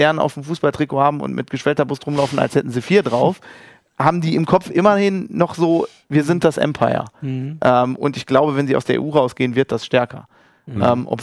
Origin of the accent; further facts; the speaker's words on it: Germany; now in United Kingdom; Also wenn man als Deutscher in Großbritannien lebt, dann sind manche Sachen sind sehr erfrischend. Wir Deutschen haben den Hang dazu, alles überzuregulieren.